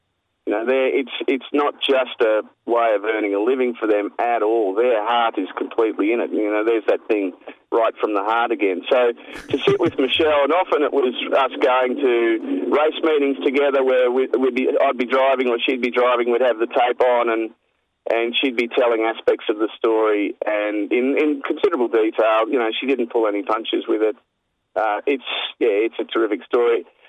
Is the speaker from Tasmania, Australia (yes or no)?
no; Queensland, Australia; now in Victoria, Australia; because I grew up in Queensland, so I'm a Queenslander now living in Victoria.